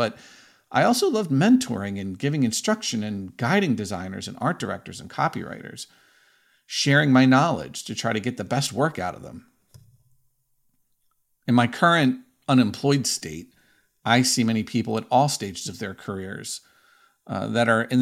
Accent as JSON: {"language": "English", "town": "Philadelphia", "region": "Pennsylvania", "country": "United States", "tie": "born or raised there", "accent": "Philadelphia", "said": "So I grew up in Northeast Philly. You may have noticed from my accent"}